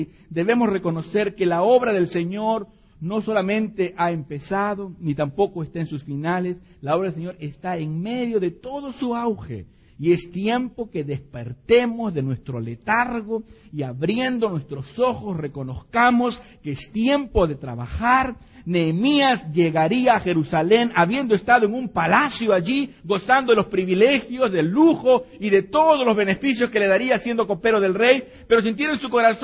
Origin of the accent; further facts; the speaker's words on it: Peru; estoy casado con una linda muchacha mexicana, así que soy medio peruano y medio mexicano